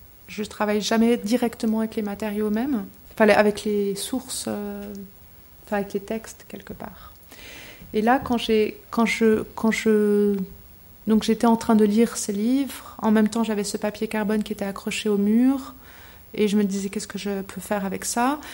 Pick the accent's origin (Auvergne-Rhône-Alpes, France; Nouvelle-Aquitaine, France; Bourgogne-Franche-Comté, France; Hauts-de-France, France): Auvergne-Rhône-Alpes, France; Aix-les-Bains; il y a tout ce souvenir qui m'est revenu de mon enfance à l'école à Aix-les-Bains